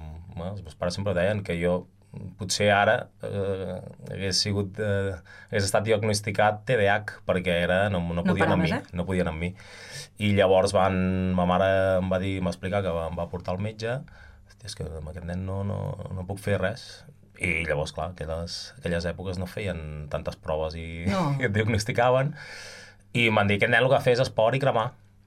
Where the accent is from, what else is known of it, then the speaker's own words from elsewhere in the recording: Ripollet, Catalonia, Spain; also born or lived in Barcelona / Valls; Jo vaig néixer a Barcelona, vaig viure a Ripollet, que el meu pare té un negoci, i però clar, la meva mare és vallenca i tota la família estava aquí a Valls.